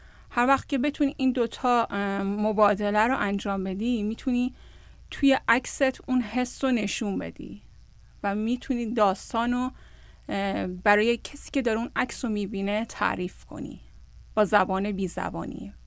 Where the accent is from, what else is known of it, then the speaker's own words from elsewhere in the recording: Iran; moved away; افتخار میکنم که یک ایرانی هستم و همیشه هم با افتخار اینجا گفتم که من یک ایرانی هستم، کشوری با تمدنی غنی.